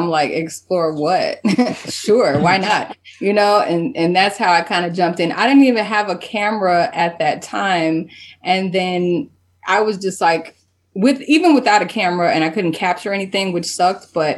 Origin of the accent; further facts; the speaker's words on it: Gary, Indiana, United States; moved away as an adult; I also was born and raised in Gary. I kind of moved out of Gary once my kids got to school age, and then we lived in different places.